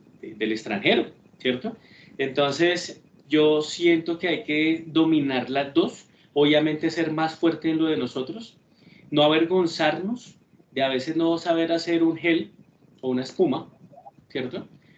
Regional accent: Colombia; cuando somos cocineros colombianos, tenemos que ser muy fuertes con nuestra cocina colombiana

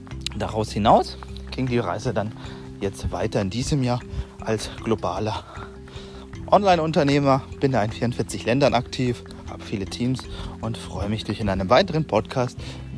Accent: Bavaria, Germany; moved away; Bin rausgekommen aus Franken, wo ich herkomme und hatte da viele Chefpositionen auch in den Küchen

